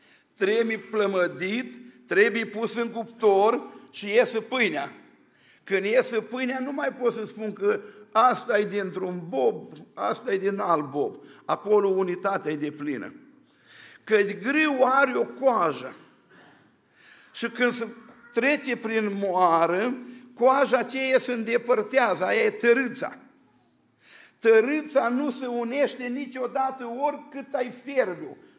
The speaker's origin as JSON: {"language": "Romanian", "town": "Bosanci", "region": "Suceava County", "country": "Romania", "said": "Eu sunt din Bosanci, de lângă Suceava."}